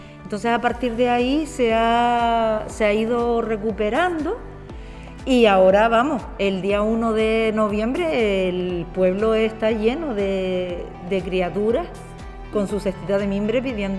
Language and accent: Spanish; Santa María de Guía, Canary Islands, Spain; yo soy de Gran Canaria, del norte, del noroeste más concretamente, de un barrio del municipio de Santa María de Guía.